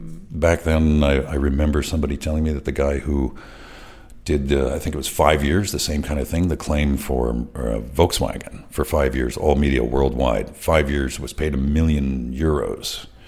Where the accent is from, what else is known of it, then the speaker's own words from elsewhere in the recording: Ibiza, Balearic Islands, Spain; I mean, I was born here in 1968, so you have to imagine, under the Franco regime, a dictatorship, which we had no knowledge or perception of, because we just grew up isolated here on Ibiza